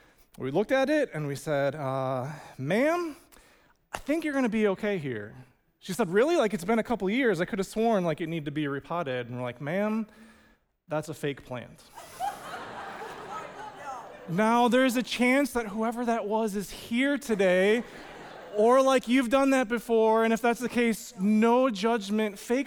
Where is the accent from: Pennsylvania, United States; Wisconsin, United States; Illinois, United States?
Wisconsin, United States; Waunakee; Growing up in Wanakee, I worked a couple different jobs as a soccer referee and then at the Piggly Wiggly grocery store really briefly.